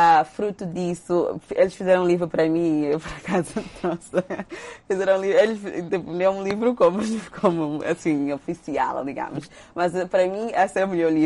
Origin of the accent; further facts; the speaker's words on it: Angola; um bocadinho de mim enquanto angolana